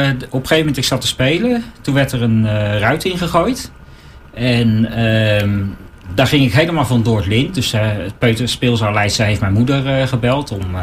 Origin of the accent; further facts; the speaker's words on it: Delft, South Holland, Netherlands; born there; Ik ben geboren in Delft.